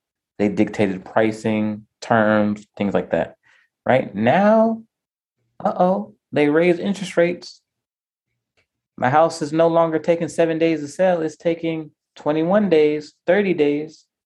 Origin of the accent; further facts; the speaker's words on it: Atlanta, Georgia, United States; I mean, I'm just from Atlanta